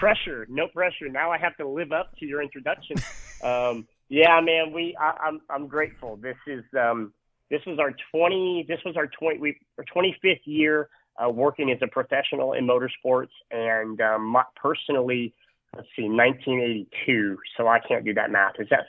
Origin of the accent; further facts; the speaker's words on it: Indianapolis, Indiana, United States; I grew up in Indiana, so I grew up going to sprint car races at the local dirt tracks. I grew up in Indianapolis Speedrome on Thursday Night Thunder, the USAC midgets.